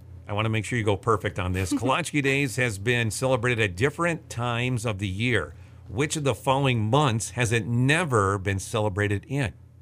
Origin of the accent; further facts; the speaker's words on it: Montgomery, Alabama, United States; I have connections with all you growing up in Montgomery.